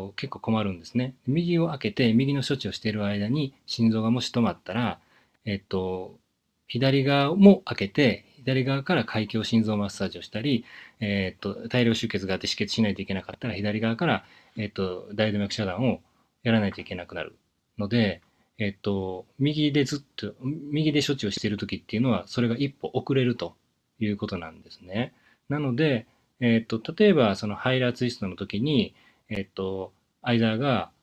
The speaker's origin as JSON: {"language": "Japanese", "region": "Kansai", "country": "Japan", "tie": "born or raised there", "accent": "Kansai", "said": "関西弁しか喋れないので、しょうがないんですよね。ネイティブの関西弁ですから、皆さん。関西生まれ、関西育ちなんで。"}